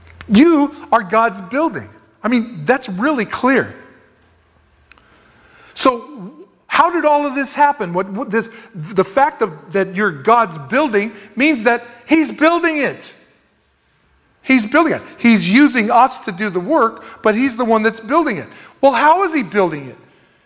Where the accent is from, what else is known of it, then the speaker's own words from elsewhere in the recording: United States; I mean, as an American, you walk around and you just go, this would never pass inspection.